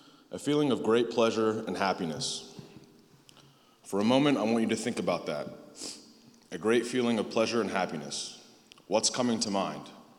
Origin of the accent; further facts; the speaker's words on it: Philadelphia, Pennsylvania, United States; born there; In the quickest way possible, I was born in Philadelphia and adopted. I was adopted into one of the best families. They were all white, they were Mennonites, and there were significant age gaps.